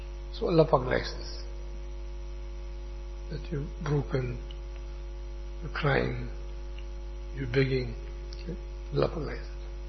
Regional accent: India; moved away; When I came from India, 1979-80, and she asked me to write it down.

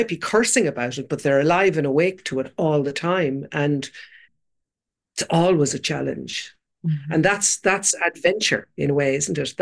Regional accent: Kilkenny, Leinster, Ireland; also born or lived in Dublin; I used to live in Dublin and I'm from Kilkenny City. I grew up over a pub, but like then I went to Dublin. I lived there most of my life, brought my kids up there. And then 3 years ago, I came to the country

